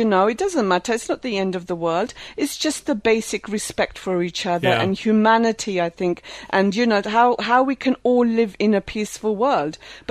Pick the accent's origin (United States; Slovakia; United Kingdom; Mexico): United Kingdom; London; But when I was growing up in London, I was from London